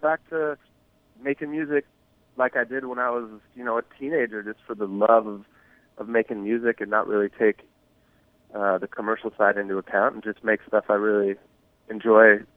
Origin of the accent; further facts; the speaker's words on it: Portland, Oregon, United States; moved away as an adult; now in Los Angeles, United States; I love Portland. It's still consider that my hometown and have the Northwest in my blood, but I've been down here in L.A. for, over 10 years now